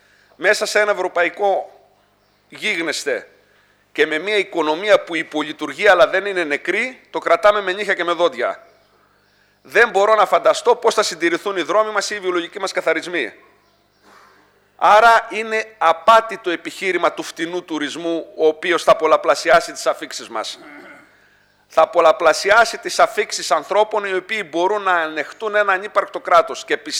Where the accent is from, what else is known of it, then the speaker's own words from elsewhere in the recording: Kassandra, Central Macedonia, Greece; Κατάγομαι, ζω, γεννήθηκα και δραστηριοποιούμε στο Δήμο της Κασάνδρας.